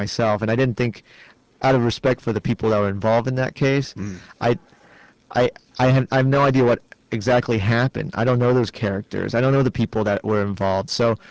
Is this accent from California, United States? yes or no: yes; California, United States; I mean, I grew up in Orange County, and I think around that time, that wasn't the only case that happened.